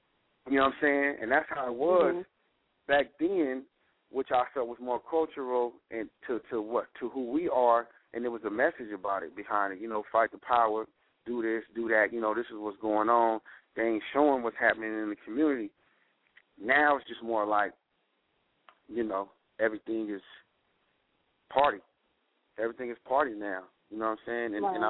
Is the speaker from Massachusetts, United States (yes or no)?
no; California, United States; accent: Californian; I got my accent as far as coming from California